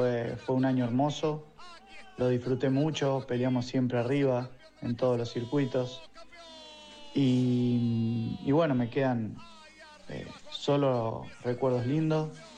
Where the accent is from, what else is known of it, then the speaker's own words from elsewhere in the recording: Marcos Juárez, Córdoba, Argentina; Soy director y docente en un terciario, acá en mi ciudad natal, Marco Juárez.